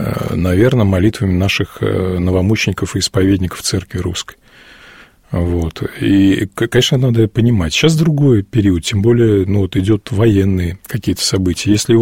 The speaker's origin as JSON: {"language": "Russian", "region": "Saint Petersburg", "country": "Russia", "tie": "born or raised there", "said": "Я вырос в Ленинграде, родился в этом году"}